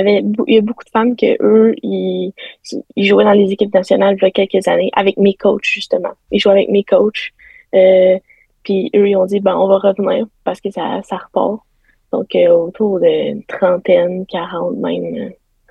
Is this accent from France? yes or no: no; Saint-Hilaire, Quebec, Canada; Oui, ben je viens de Saint-Hilaire.